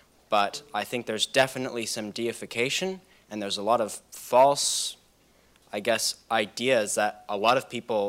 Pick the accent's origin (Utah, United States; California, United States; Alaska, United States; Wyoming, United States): Utah, United States; Provo; Provo High, Utah.